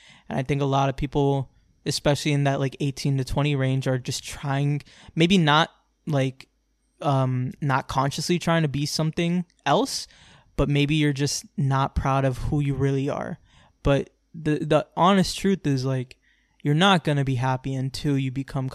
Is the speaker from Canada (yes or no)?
no; Florida, United States; also born or lived in New York; I'm a Florida boy. Like, I grew up like jumping in lakes, jumping off of trees and rolling in grass and rolling down hills.